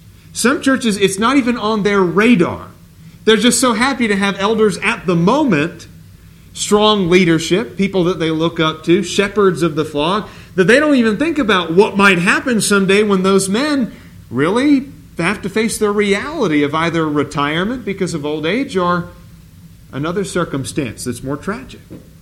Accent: Beaverton, Oregon, United States; I was back in Beaverton, Oregon. That's hometown for me. I was born in St. Vincent Hospital, just 5 minutes away from where my parents currently live.

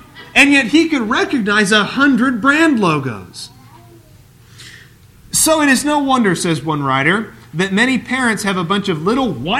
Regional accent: Portland, Oregon, United States; I grew up in Portland, which is the city of roses.

